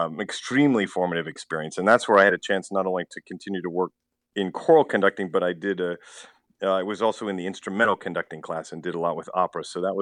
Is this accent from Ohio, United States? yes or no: no; Buffalo, New York, United States; I'm originally from Buffalo, New York, actually.